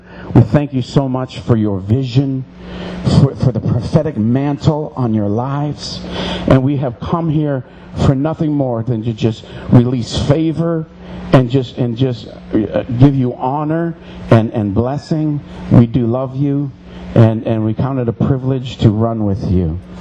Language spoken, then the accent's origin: English; Ontario, Canada; As a First Nations, I grew up on the Tandanega Mohawk Territory